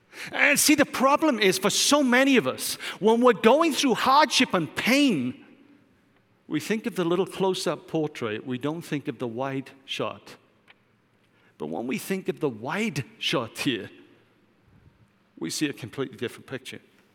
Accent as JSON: {"language": "English", "country": "United Kingdom", "said": "As a Brit, I cannot say the royal family and not think about the royal family."}